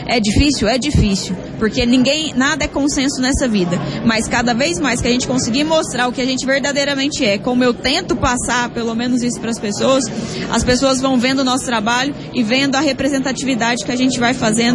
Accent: Rio Verde, Goiás, Brazil; born there; nossa cidade natal, onde meus filhos nasceram, onde eu nasci, onde muitos escolheram a cidade para morar, e a gente está aqui trabalhando, honrando o voto e todo cidadão de Rio Verde.

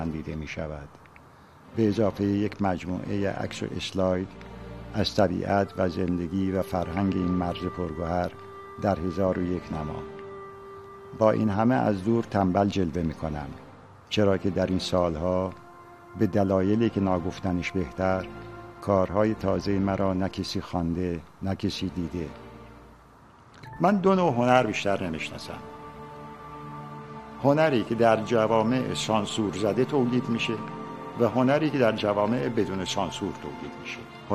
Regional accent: Abadan, Khuzestan, Iran; born there; خوزستان را دوست دارم برای اینکه ولایت من است. و عاشق آبادان هستم برای اینکه زادگاه من است.

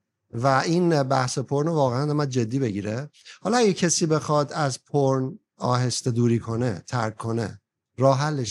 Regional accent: Iran; moved away; من 31 سال 32 سال خارج از ایرانم و خیلی هم فکر میکنم مستقلم تو فکر کردن. فکر میکنم، آدم بعدم میگه که چی فکر میکرد. اصلا مذهبی نیستم، اصلا اعتقادی نیستم

